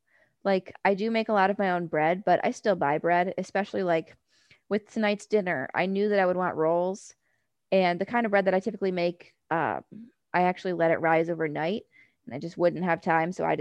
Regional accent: Ohio, United States; now in Alabama, United States; my first time ever gardening in Alabama, which is drastically different from what I was used to growing up in Ohio.

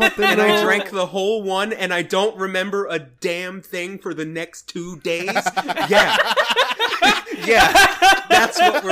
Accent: Mexico; I've seen some of the people in my hometown in Mexico, when I start playing

